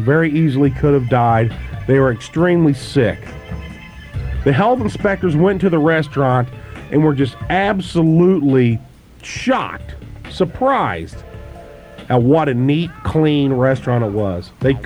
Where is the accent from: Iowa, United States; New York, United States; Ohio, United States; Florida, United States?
Ohio, United States; Notice how I said wash, even though I'm from Southern Ohio.